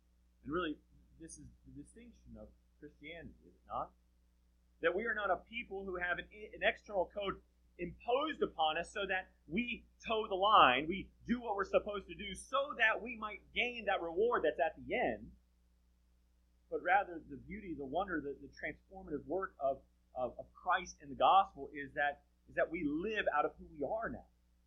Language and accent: English; Southeast, United States; God, growing up in the Southeast, there's many, many things I love about the Southeast.